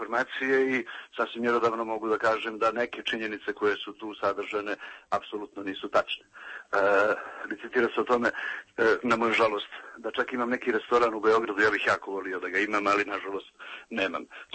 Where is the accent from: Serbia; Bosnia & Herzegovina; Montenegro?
Montenegro; ja sam Crnogorac